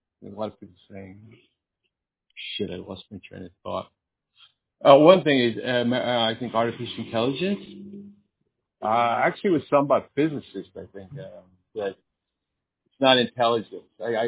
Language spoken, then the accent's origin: English; United States; I grew up in the United States.